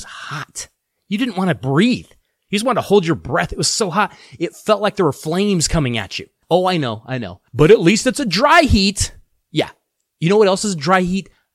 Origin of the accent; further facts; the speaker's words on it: Colorado, United States; I am from Colorado. I am born, bred, raised in Colorado. That's what I know. Not that we don't get some heat here in the Rocky Mountain region.